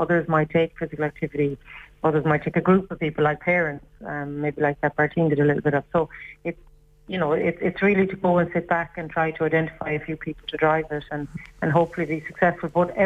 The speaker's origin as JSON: {"language": "English", "town": "Galway", "region": "Connacht", "country": "Ireland", "said": "I'm from Galway, it's the same thing."}